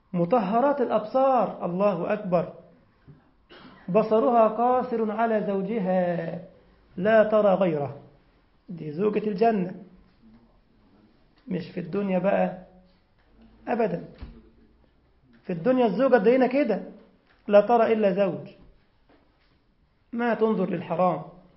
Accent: Egypt; أخ طبيب عندنا في مصر ملتزم

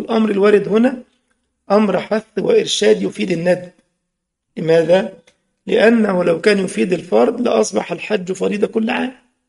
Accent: Egypt; إحنا مثلا أهل مصر لو وقفنا مع هذه الآية بدارجتنا

